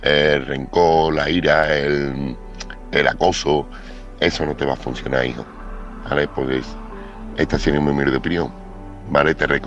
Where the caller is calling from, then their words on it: Seville, Andalusia, Spain; corresponsal de Sevilla